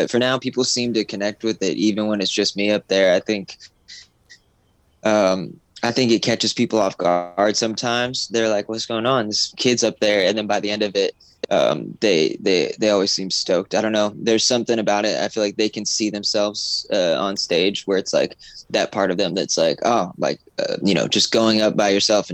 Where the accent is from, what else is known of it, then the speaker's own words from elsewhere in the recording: Phoenix, Arizona, United States; also born or lived in Sedona; Yeah, I grew up in Phoenix. I lived there till I was 18, and then I moved to Sedona, Arizona, and lived there for a long time.